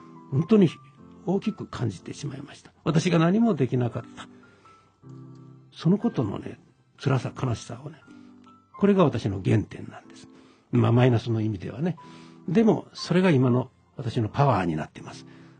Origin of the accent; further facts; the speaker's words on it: Kyoto, Japan; now in Hiroshima, Japan; 私は生まれも育ちも京都人なんで、両縁もない広島へ来たんですけど、55年おります。